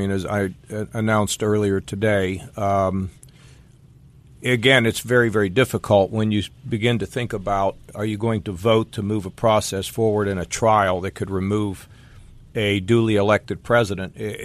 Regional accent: Westerville, Ohio, United States; I can remember being in Columbus in my hometown of Westerville on a Saturday morning

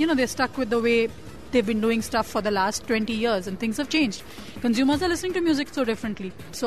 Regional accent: India; I'm an artist from India.

